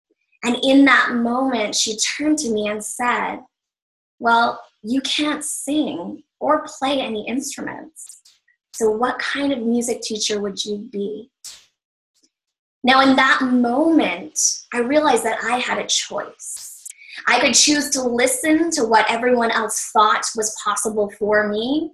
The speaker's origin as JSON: {"language": "English", "country": "Cayman Islands", "tie": "born or raised there", "said": "bringing it to my hometown in the Cayman Islands"}